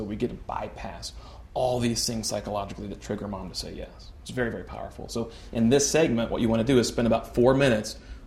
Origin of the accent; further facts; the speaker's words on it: Appalachia, United States; I'm kind of slang almost, or I grew up in Appalachia, so I'm a little, like, I'm kind of a hillbilly, so I kind of talk the way I'm talking.